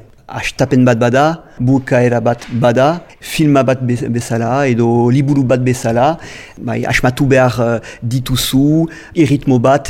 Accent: Saint-Palais, Nouvelle-Aquitaine, France; Donapauren sortu nintzen, eta bai, handitu nintzen, ere bai, amikuzen. Amikuze, ene herrialdea da, bai.

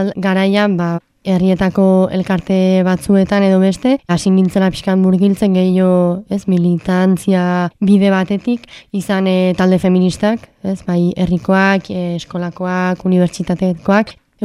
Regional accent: Hendaye, Nouvelle-Aquitaine, France; Endaiatik heldu naiz, eta duela hilabete hasi nintzen onpiztu elkartean lanean. 24 urte ditut

